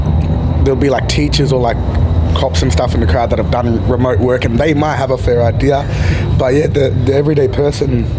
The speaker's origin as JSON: {"language": "English", "town": "Wyndham", "region": "Western Australia", "country": "Australia", "tie": "born or raised there", "said": "Yeah, we're growing up in Wyndham. Anytime you're not in a house, you're on country, you know."}